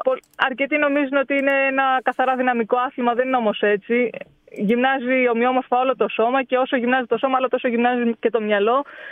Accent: Crete, Greece; σίγουρα με έχει βοηθήσει και εμένα αυτό το ότι κατάγομαι από την Κρήτη.

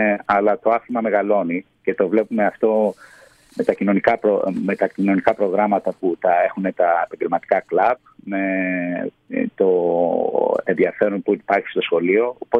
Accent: Greece; now in United Kingdom; Φυσικά η Ελλάδα είναι η πατρίδα μου, αλλά η Αγγλία έχει γίνει η βάση της ζωής μου.

